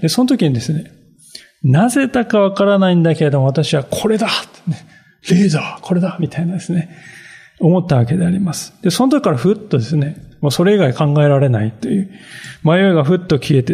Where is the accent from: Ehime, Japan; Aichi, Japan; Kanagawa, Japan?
Kanagawa, Japan; now in Miyagi, Japan; 私はですね、宮城の出身ではございませんで、神奈川県の出身ですね。で、宮城、この宮城には縁もゆかりもない。そういう人間であります。